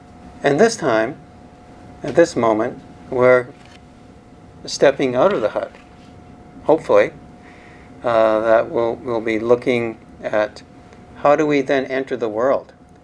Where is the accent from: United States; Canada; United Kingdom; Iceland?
Canada; Calgary, Alberta; When I was growing up in Calgary, it was not uncommon for drivers to get caught in a blizzard.